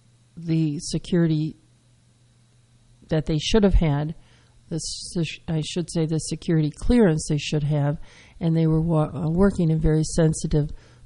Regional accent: Wisconsin, United States; growing up in Wisconsin, you know, I had a family that hunted, I hunted

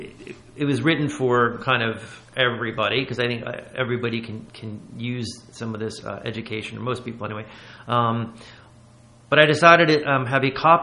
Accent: United States; it's just disgusting to me as an American.

